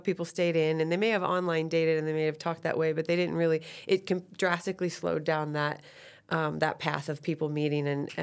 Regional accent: Iowa, United States; now in Boulder, United States; I'm from Iowa.

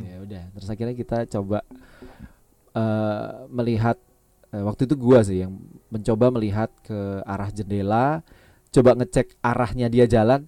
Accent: Surabaya, East Java, Indonesia; karena kami dari Surabaya

